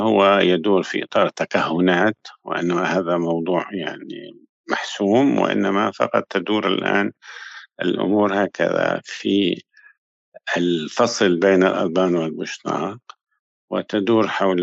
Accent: Damascus, Damascus Governorate, Syria; born there; أنا ولدت في دمشق في حارة الشمال، يعني في جوار شارع بغداد

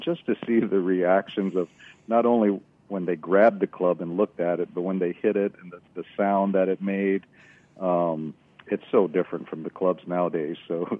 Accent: Kaneohe, Hawaii, United States; I grew up in Kaneohe, and I played there.

